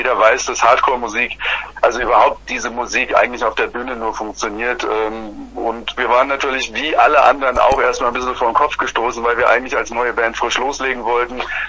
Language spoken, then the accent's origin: German; Frankfurt, Hesse, Germany; Ich selbst bin aus Frankfurt